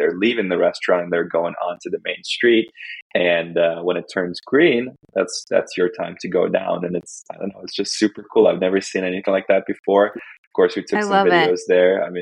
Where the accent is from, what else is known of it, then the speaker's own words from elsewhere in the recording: Estonia; first language Russian; English is a second language; I'm from Estonia, but my native language is Russian.